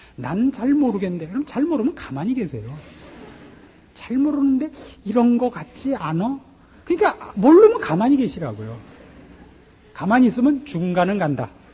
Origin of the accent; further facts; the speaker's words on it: Pyongan, North Korea; 제가 평안도 사람이라서 너무나 잘 압니다.